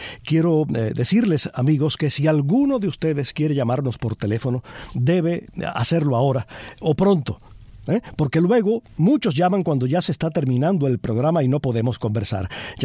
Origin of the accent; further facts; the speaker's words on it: Palma Soriano, Santiago de Cuba, Cuba; now in United States; Ya sabe cuánto me alegra saber que tenemos oyentes allí en Palma Soriano, mi pueblo.